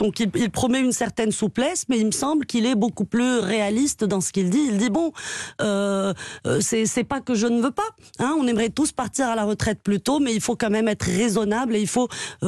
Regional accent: France; je suis née à l'étranger, j'ai grandi à l'étranger, d'un père marocain, d'une mère française. Je me sens africaine aussi parce que je suis française.

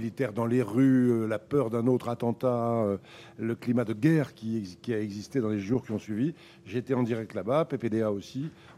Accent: Hauts-de-France, France; mon enfance en Picardie, de mon village, de mon jardin, des moutons qu'élevaient mes parents, des poules, des canards, des pigeons qu'il y avait dans mon jardin.

